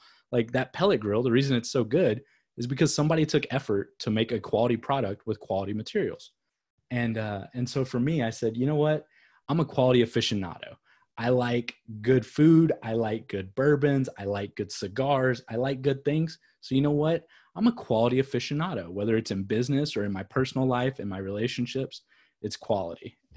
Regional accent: Texas, United States; I'm from Texas. You can't not know how to grill.

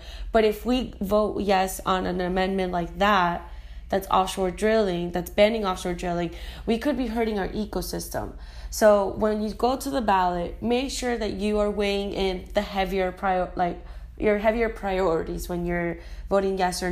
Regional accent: Venezuela; I'm from Venezuela

